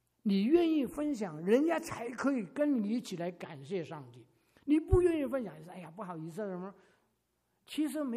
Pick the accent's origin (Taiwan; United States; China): China; 我们中国人 吃饭的时候很会用这个五个指头啊。